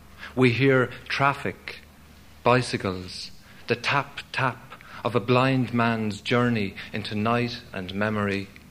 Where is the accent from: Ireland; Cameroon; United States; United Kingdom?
Ireland; Leinster; My father's from Castlecomer, about 20 miles from my hometown.